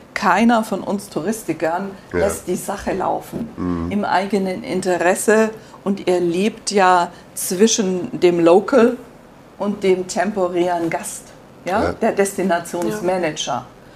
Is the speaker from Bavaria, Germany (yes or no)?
yes; Augsburg, Bavaria, Germany; Ich bin in Bayern geboren, sozialisiert